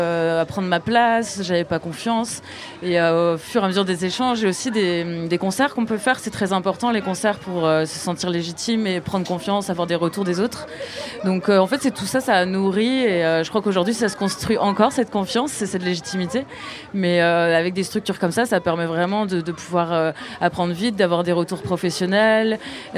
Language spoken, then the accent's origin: French; Quimper, Brittany, France; Je suis originaire de Quimper.